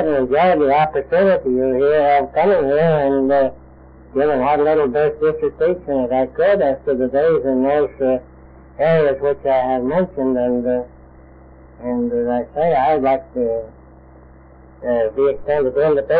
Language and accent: English; Bellingham, Washington, United States; also born or lived in Chihuahua, Washington; when I was quite small, I was sent to Bellingham, and that's where I kind of grew up